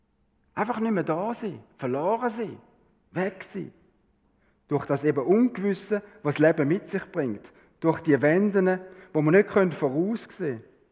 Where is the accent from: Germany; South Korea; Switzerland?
Switzerland; Millionen und Milliarden haben wir da fängt angehäuft als Schweizer.